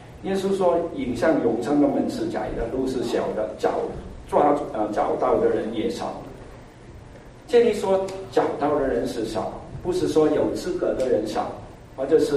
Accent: Hong Kong; 我们在香港看医生呢，不用挂号的，就是排队，下边排队，从来不要预约的，没有这个制度的。

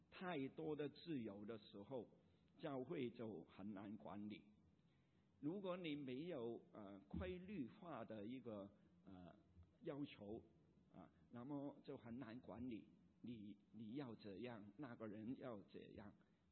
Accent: China; 我们中国人 一向被批评，这是一个毛病，就是一盆散沙。所以我们看到我们这么大的一个国家，这么多人才的一个国家

